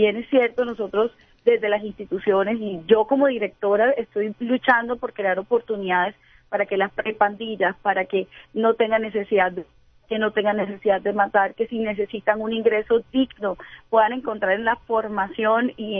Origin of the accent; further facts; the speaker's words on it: Barranquilla, Atlántico, Colombia; Si es una amenaza ya como barranquillero, que es nuestra costumbre tomar un taxi en la mañana, en la tarde, en la noche, cualquier hora